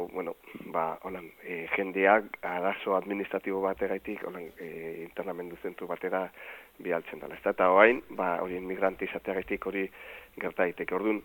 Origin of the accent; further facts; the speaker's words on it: Basque Country, Spain; ez ni nazionala naiz, ni euskalduna naiz